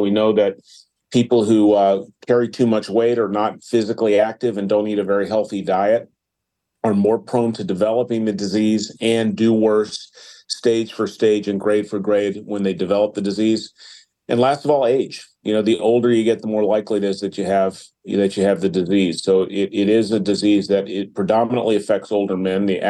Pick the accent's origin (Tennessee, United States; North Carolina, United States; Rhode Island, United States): Tennessee, United States; Chattanooga; born there; also born or lived in New York; now in Cleveland, United States; I was born in Chattanooga, Tennessee, and I did my med school and some of my training in New York, but ultimately did my residency here, and I just loved this Cleveland weather.